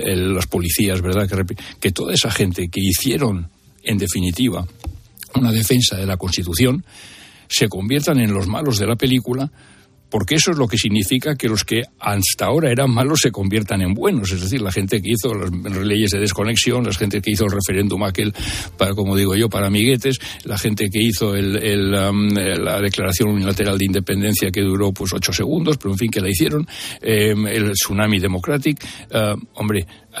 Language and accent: Spanish; Balearic Islands, Spain; Bueno, Mallorca es mi tierra, o sea que no es que haya venido aquí a buscar. Yo he venido, he recuperado, ¿verdad?